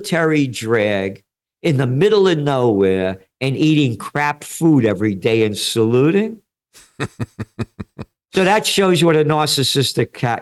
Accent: Bronx, New York, United States; When I was a little kid, I grew up in the Bronx, and they couldn't control us, you know.

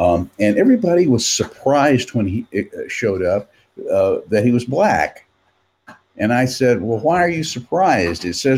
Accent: the South, United States; he and I used to talk a lot about our different experiences growing up in the South, more or less about the same time.

